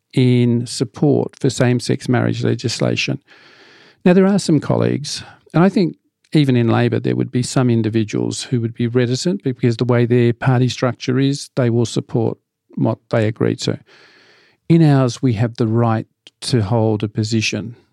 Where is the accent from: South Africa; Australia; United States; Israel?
Australia; Western Australia; the Western Australia, who we use my home state and is conservative